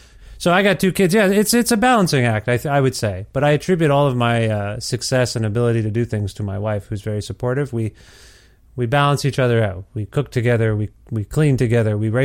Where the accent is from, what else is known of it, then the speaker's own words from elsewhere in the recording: Cambridge, Ontario, Canada; So yeah. I'm from Cambridge, Ontario.